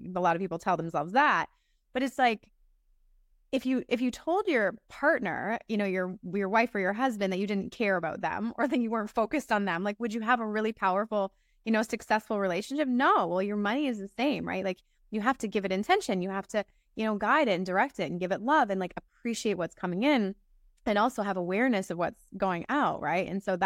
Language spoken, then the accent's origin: English; London, Ontario, Canada; also born or lived in Calgary; so I'm Canadian. I'm originally from London, Ontario, and I spent many years climbing the corporate ladder as a commodities trader in Calgary, Alberta